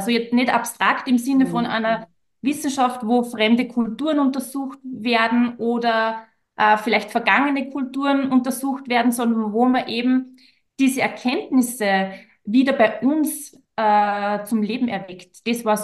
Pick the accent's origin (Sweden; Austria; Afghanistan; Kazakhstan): Austria